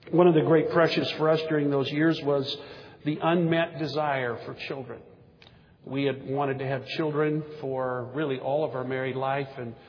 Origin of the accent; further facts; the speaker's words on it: Texas, United States; And I came from Texas, so I had a belt buckle the size of a small hubcap.